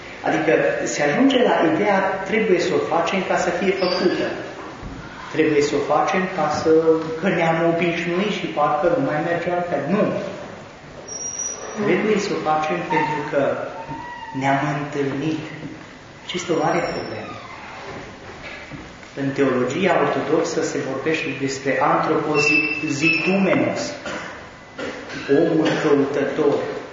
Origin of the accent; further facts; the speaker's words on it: Turda, Cluj County, Romania; now in Alba Iulia, Romania; Deloc sunt din Turda, așa că nu sunt un musafir.